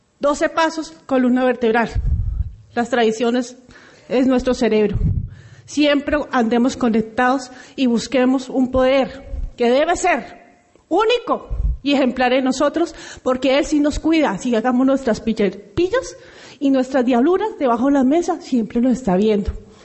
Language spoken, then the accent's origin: Spanish; Bogotá, Colombia; soy alcohólica de Bogotá, Colombia.